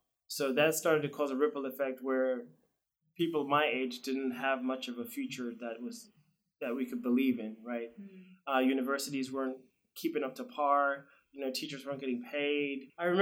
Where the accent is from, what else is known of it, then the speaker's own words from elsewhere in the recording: Zimbabwe; So yeah, I grew up in Zimbabwe for 19 years. I mean, truly born and raised there.